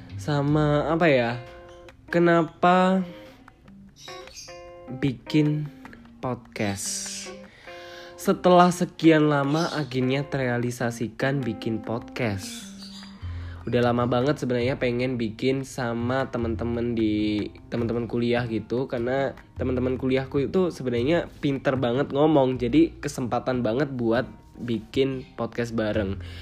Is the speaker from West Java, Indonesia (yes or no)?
no; Malang, East Java, Indonesia; saya asli Malang. TK, SD, SMP, SMK saya di Malang. Sampai kuliah ini pun saya juga masih di Malang.